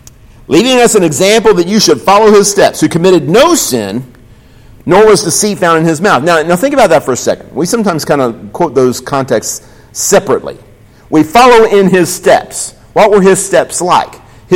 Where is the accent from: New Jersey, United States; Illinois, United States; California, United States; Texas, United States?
Texas, United States; Austin; I grew up in Texas, so we didn't have a whole lot of experience stepping in footprints made in the snow. That just didn't happen a whole lot in Austin, Texas.